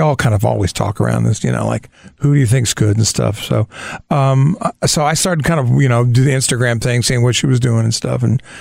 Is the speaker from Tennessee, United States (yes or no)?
no; Sacramento, California, United States; I got here from, I was living in LA at the time. I grew up in Sacramento.